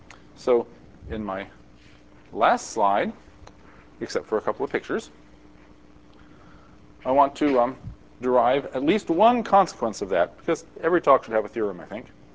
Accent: California, United States; Maybe you can tell I'm from California.

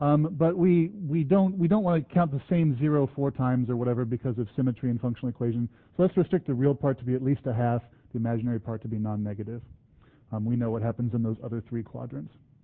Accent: United States; even though I'm American, I did put the U in honor for him

